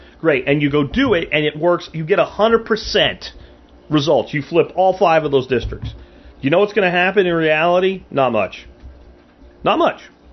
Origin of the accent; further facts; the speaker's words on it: Texas, United States; it's an embarrassment to me as a Texan, that this hasn't happened in Texas.